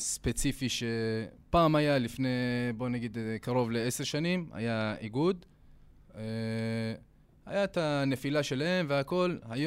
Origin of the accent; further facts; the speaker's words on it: Kfar Kama, Northern District, Israel; אני נולדתי בכפר קמה. גדלתי בכפר קמה, חונכתי בכפר קמה. וכמו שאמרת, למדתי בבית ספר כדורי בתיכון. עד כיתה ת' הייתי בכפר.